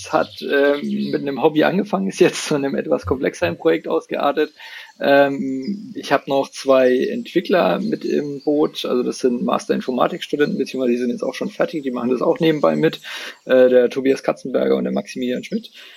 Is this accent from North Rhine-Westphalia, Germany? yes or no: no; Würzburg, Bavaria, Germany; Ich komme aus Würzburg, beziehungsweise ich bin gerade in Würzburg.